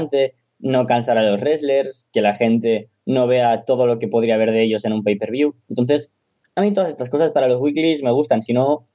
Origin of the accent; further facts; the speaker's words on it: Castellón de la Plana, Valencian Community, Spain; sabrá que nosotros somos de Castellón